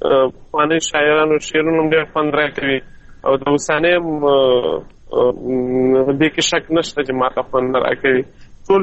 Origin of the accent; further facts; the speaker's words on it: Mandozai, Khost, Afghanistan; now in Saudi Arabia; زه د خوست مندوزۍ ولسوالۍ یم د خان کلي د شبوخیل اوسېدونکی یم.